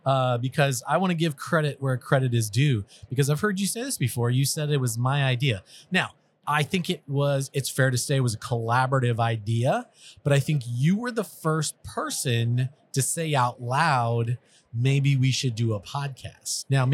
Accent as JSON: {"language": "English", "region": "Texas", "country": "United States", "said": "I'm from Texas. We have that phrase, come and take it, you know, just come and get us."}